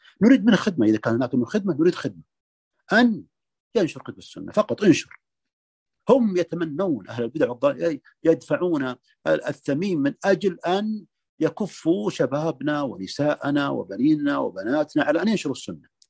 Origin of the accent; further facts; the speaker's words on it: Saudi Arabia; القتال في الحد الجنوبي عندنا في السعودية أو ما شابه ذلك